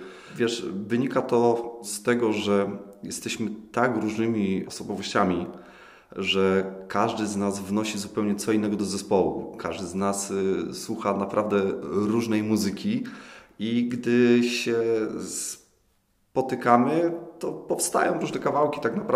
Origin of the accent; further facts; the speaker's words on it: Gniezno, Greater Poland Voivodeship, Poland; now in Zielona Góra, Poland; Tak, pochodzę z Gniezna, czyli pierwsza stolica Polski.